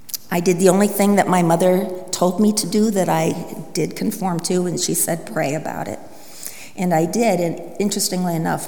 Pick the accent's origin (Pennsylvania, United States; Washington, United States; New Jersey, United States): Pennsylvania, United States; I was born in Pennsylvania, and there were 6 of us children, me right in the middle.